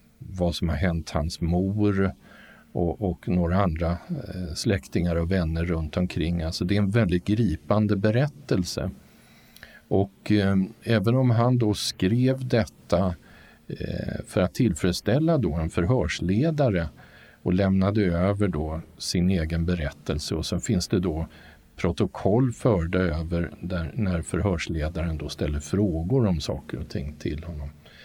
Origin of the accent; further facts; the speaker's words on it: Sweden; För mig som rikssvensk då, född på 50-talet, så är ju andra världskriget långt borta